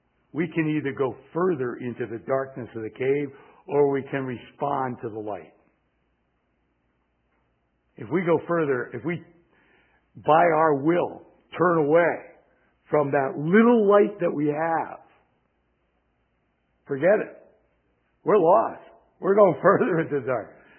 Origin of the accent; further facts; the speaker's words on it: Chicago, Illinois, United States; Oh, yeah, we come from Chicago where Michael Jordan played and so forth.